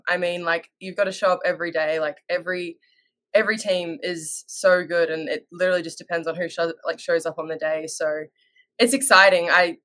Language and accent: English; Australia; now in United States; I think we play, like, pretty positionless back home